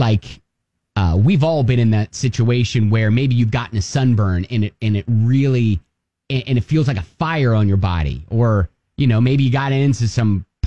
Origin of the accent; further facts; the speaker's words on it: Ohio, United States; We highlight our friendly state of Ohio.